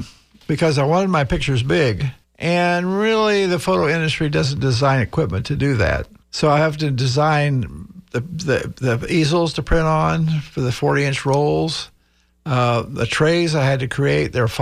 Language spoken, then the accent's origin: English; California, United States; Oh, yeah. Because I'm from California, and probably every few years.